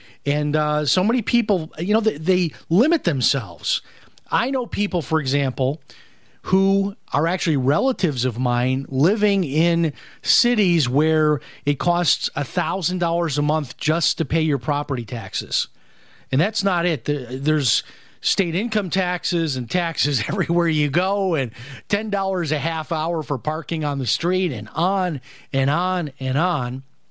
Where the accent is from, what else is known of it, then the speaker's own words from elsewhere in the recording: United States; as an American, you always think about, well, where am I going to retire? I live in New York.